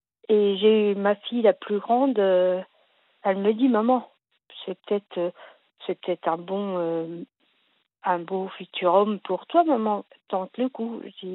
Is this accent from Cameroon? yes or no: no; France; born there; je suis née en France, malgré que je suis d'origine portugaise.